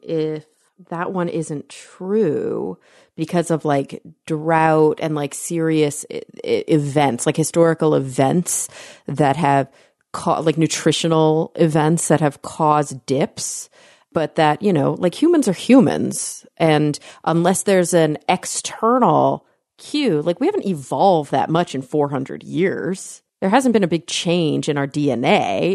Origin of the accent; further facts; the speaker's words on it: Texas, United States; And to be clear, okay, so I grew up in Texas, and I think of the cowboy hat as a very Mexican thing